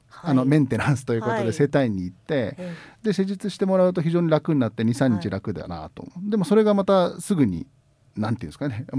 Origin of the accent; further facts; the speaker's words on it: Mitsuke, Niigata, Japan; 僕の地元の見つけでもラはつけますね。新潟全体的に結構